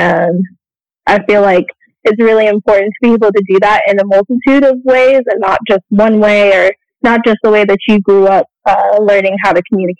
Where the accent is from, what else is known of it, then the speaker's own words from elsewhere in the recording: the South, United States; I grew up in the South, and so I don't have an accent necessarily, like a Southern accent, I guess, that most people think of when they think of the Southern United States.